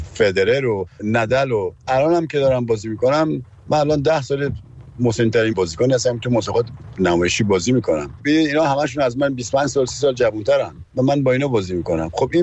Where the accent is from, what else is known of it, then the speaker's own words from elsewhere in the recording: Tehran, Tehran Province, Iran; پدرم اونجا کار میکرد و یکی از کارمندان نگهداری استادیوم تو ورزشگاه و منم تو اونجا به دنیا اومدم و از همونجا بزرگ شدم